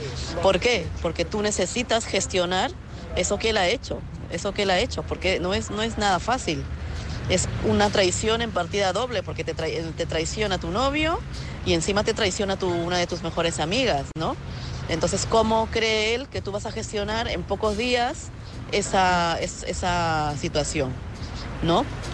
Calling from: Madrid, Community of Madrid, Spain; de Madrid.

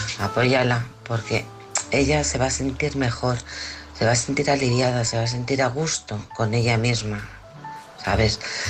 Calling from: Alcorcón, Community of Madrid, Spain; de Alcorcón.

